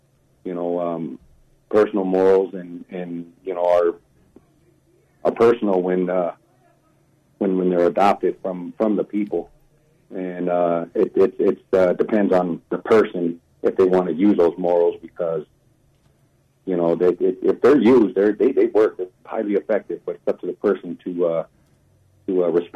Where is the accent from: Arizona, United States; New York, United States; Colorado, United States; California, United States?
Colorado, United States; Denver; I grew up in Denver, Colorado, but my people are from Standing Rock, South Dakota, North Dakota on the border. My mother is from Pine Ridge, South Dakota.